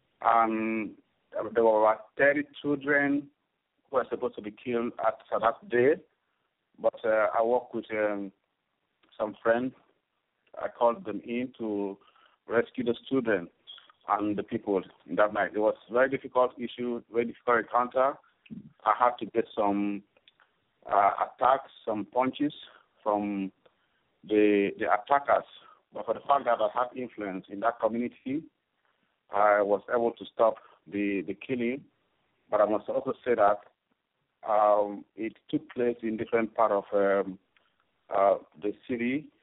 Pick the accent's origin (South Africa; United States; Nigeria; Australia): Nigeria; I'm actually from Nigeria.